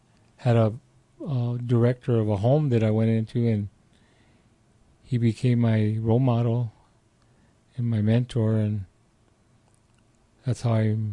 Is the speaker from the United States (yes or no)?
yes; Fullerton, California, United States; Well, I grew up there in Fullerton, California